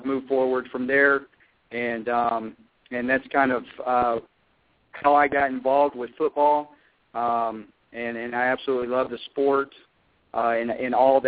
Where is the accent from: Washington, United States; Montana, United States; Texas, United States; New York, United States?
Texas, United States; The Woodlands; also born or lived in Conroe; Okay, well, I grew up in Conroe / the Woodlands, Texas. That's just slightly north of Houston, Texas.